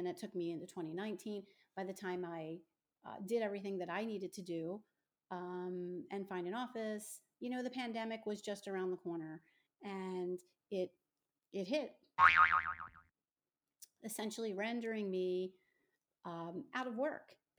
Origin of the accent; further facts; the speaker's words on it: Philadelphia, Pennsylvania, United States; I am from Philadelphia, Pennsylvania. Shout out to anybody from Philly or surrounding areas. I was born in South Philadelphia